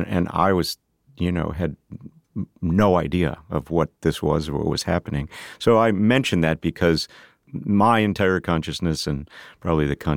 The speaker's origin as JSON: {"language": "English", "town": "Tonawanda", "region": "New York", "country": "United States", "tie": "born or raised there", "said": "So I grew up in Western New York near Buffalo, a place called Tonawanda."}